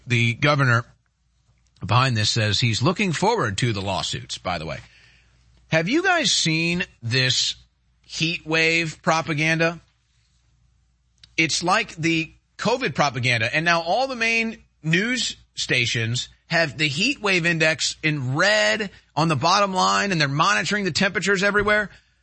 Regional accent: St. Louis, Missouri, United States; now in Austin, United States; I grew up in St. Louis. We still got 100 degree days.

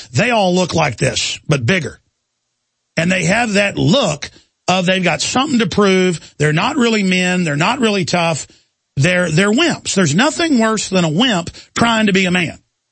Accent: Dallas, Texas, United States; But the times in my life growing up in Dallas

